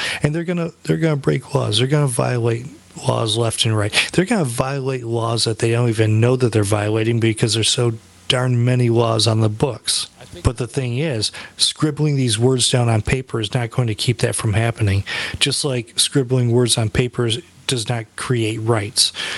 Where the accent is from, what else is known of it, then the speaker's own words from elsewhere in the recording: United States; I'm American. I only speak one language.